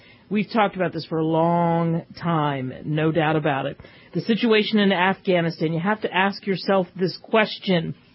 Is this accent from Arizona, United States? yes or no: no; New Jersey, United States; I actually had it on in the background, and I'm broadcasting from New Jersey, my childhood home.